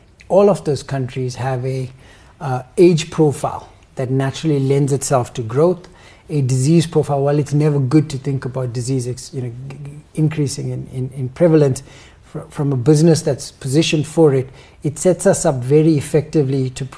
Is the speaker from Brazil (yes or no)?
no; South Africa; I think, as I said, as a South African, it's fantastic what we're seeing around some of the economic benefit